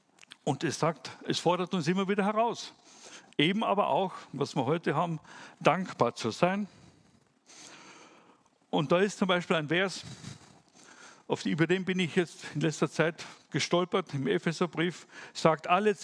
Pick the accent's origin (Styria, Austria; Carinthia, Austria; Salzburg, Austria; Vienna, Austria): Carinthia, Austria; Wolfsberg; Wie schon gesagt, ich komme aus dem Lavantal, aus Wolfsberg. Bin dort geboren und aufgewachsen. Und ja, ganz kurz zu meiner Person. Bin verheiratet, habe zwei Kinder, zwei Söhne, die auch schon erwachsen sind.